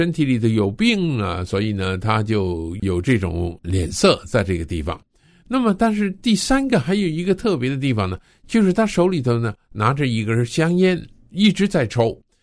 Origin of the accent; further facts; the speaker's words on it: China; 我是中国人，我出生在日本人侵略我们中国的时间